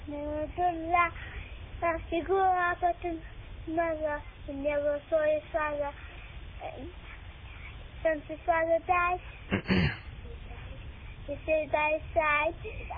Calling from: Marlboro, United States; Huh? Marlboro.

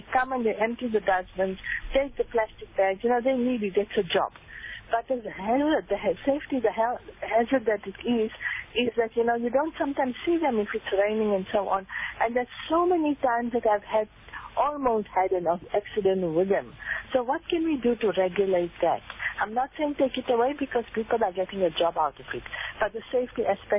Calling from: Greenside, Gauteng, South Africa; I'm calling from Greenside

